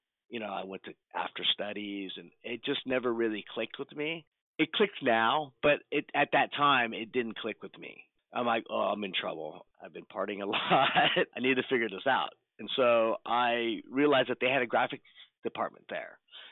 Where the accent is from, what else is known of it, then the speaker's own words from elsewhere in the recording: Pasadena, California, United States; I grew up in Pasadena, so Art Center was a school that I really wanted to go to.